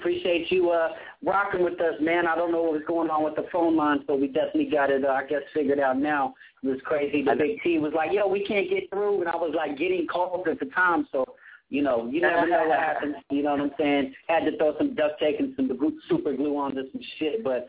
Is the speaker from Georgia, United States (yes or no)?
no; Riverside, California, United States; Now, I'm Cali born and bred. I grew up on Riverside. I was there for, 20-something years